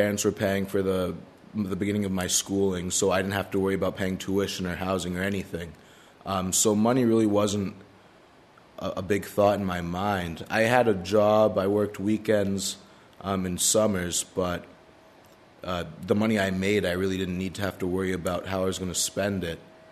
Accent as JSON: {"language": "English", "town": "Manchester", "region": "New Hampshire", "country": "United States", "said": "I'm from Manchester, New Hampshire. I graduated from Manchester Central High School in the spring of 2008"}